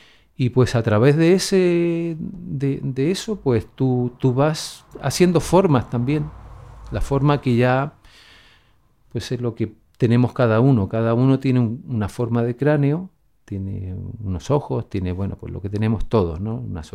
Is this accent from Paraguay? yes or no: no; Chile; also born or lived in Sweden; now in Spain; Yo voy a volver a mi tierra, al final, a Chile.